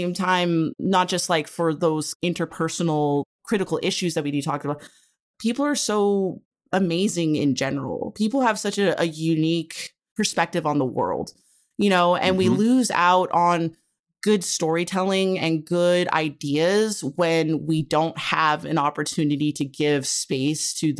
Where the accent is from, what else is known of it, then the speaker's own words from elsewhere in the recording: Hawaii, United States; moved away; I've been kind of very lucky being, you know, Native Hawaiian, growing up in Hawaii. I was taught a lot of these critical values in which we kind of stand on.